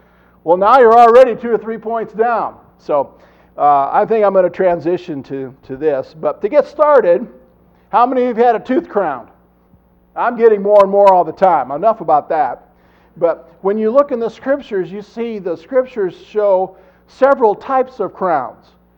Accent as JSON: {"language": "English", "region": "Iowa", "country": "United States", "tie": "born or raised there", "said": "A farmer friend of mine that I worked for years in North Iowa, where we grew up in Butler County"}